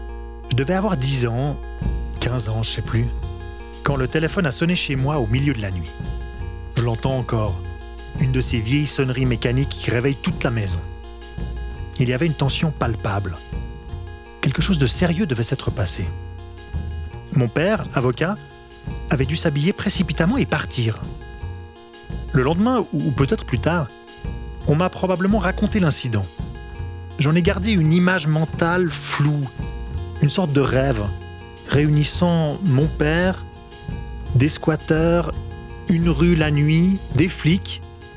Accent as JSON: {"language": "French", "region": "Geneva", "country": "Switzerland", "tie": "born or raised there", "said": "un squat genevois dans le quartier de Villereuse, pas très loin de là où j'ai grandi."}